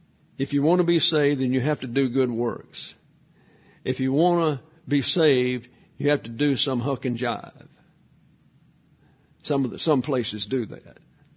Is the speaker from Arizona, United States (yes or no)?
no; Alabama, United States; also born or lived in South Texas; And so I'm from South Alabama, and I lived over 8 years in South Texas, and then suddenly I'm above the Mason-Dixon.